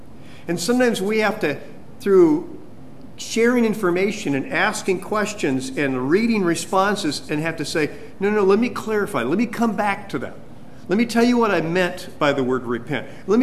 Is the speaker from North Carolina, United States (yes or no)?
no; California, United States; the church that I was growing up in California